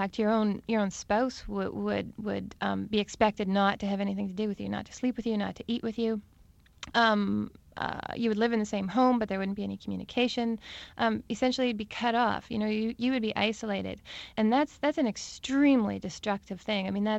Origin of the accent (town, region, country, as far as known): Steinbach, Manitoba, Canada; born or raised there; now in Montreal, Canada